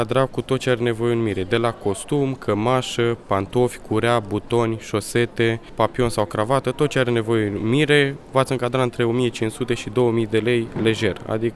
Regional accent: Piatra Neamț, Neamț County, Romania; Din Piatra Neamț.

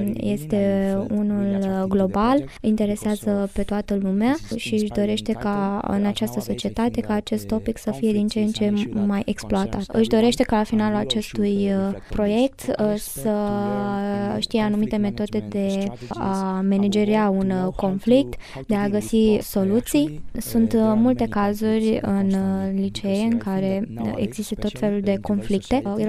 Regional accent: Galați, Galați County, Romania; now in Iași, Romania; vin din Galați, dar studiez la Universitatea Alexandru Ioan Cuza, Facultatea de Drept.

